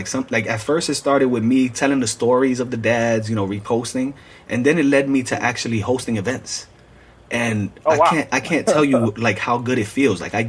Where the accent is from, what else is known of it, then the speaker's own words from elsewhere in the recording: New York City, New York, United States; I grew up in the Bronx, so I love